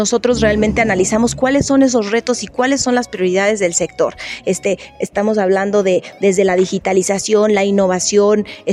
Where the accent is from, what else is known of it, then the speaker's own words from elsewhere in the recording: Mexico; yo soy mexicana, como puedes escuchar